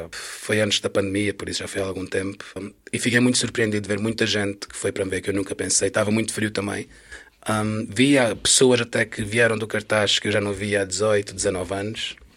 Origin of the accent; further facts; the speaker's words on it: Portugal; ah, sou de Portugal